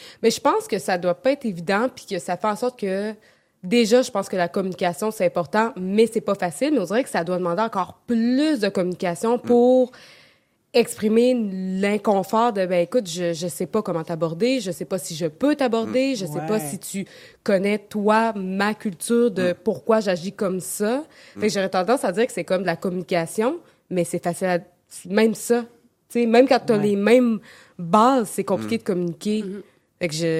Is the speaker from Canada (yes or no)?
yes; Quebec, Canada; même si j'ai grandi au Québec